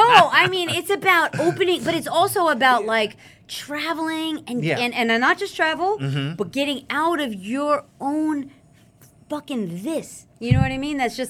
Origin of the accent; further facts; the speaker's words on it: Bronx, New York, United States; I think about this because some of my friends now, we grew up in the Bronx, whatever.